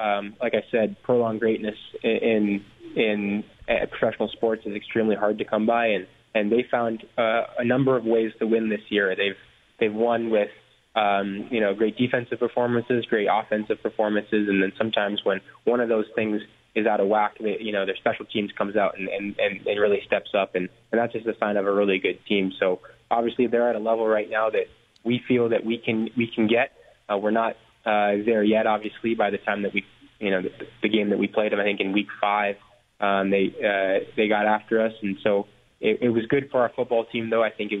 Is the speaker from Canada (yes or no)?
yes; Canada; So, I never really thought that being a Canadian was a downside.